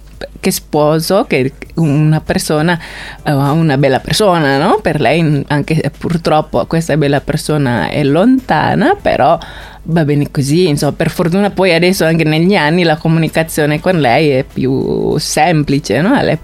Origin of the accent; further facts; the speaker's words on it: Jakarta, Indonesia; now in Feletto Umberto, Italy; A Giacarta, vengo da Giacarta.